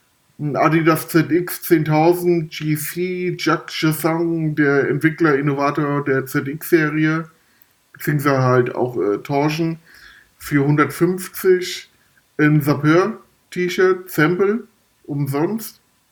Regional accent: Frankfurt, Hesse, Germany; Ich glaube in der E-Jugend, da habe ich dann bei uns im Norden Frankfurts das erste Mal im Verein gespielt.

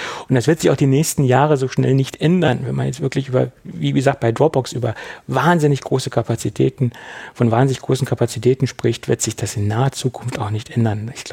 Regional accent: Göttingen, Lower Saxony, Germany; Ich komme nämlich aus Göttingen

